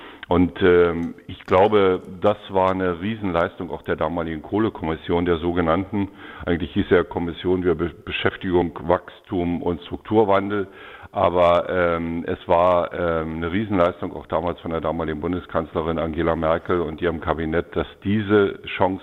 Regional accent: Lusatia, Germany; Also es gibt auch in der Lausitz, ich bin selber Lausitzer, deswegen kann ich das, glaube ich, sagen

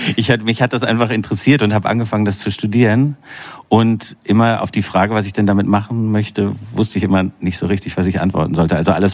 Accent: Bamberg, Bavaria, Germany; born there; now in Berlin, Germany; Also da würde ich sagen, ich bin in Bamberg.

